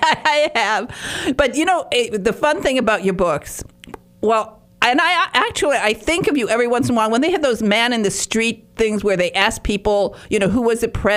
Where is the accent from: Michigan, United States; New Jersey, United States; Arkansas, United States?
Michigan, United States; Detroit; Now, I was raised in Detroit, and I never went to Chicago.